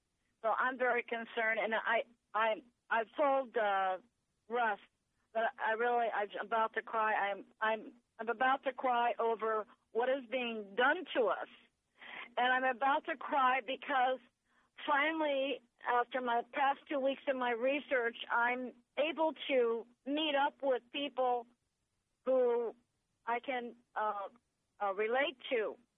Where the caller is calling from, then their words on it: Ellington, Florida, United States; I'm calling from Ellington, Florida